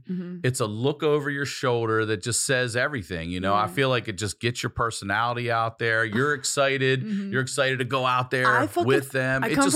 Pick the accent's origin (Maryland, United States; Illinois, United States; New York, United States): Maryland, United States; Baltimore; I'm from Maryland. I'm from Baltimore.